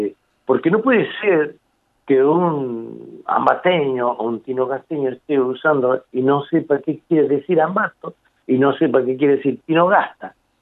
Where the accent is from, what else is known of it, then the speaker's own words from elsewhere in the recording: Catamarca, Argentina; nosotros, si estamos renunciando a nuestra manera de hablar catamarqueña, estamos renunciando a nuestra identidad.